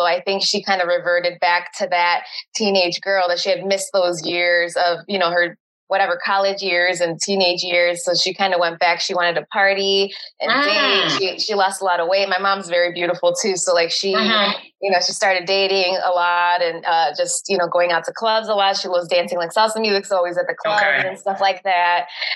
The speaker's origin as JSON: {"language": "English", "town": "Chicago", "region": "Illinois", "country": "United States", "tie": "born or raised there", "said": "So I was born in Chicago, moved to the suburbs when I was about four or five years old."}